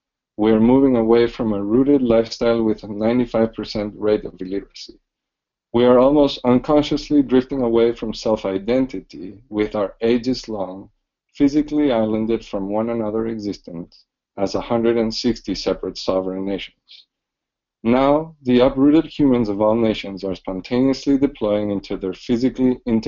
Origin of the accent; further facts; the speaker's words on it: Ecuador; there was a very interesting economic debate in my home country of Ecuador